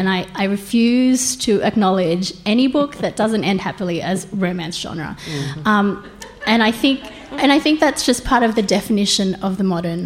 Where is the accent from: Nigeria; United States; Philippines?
Philippines; born there; Well, I was born in the Philippines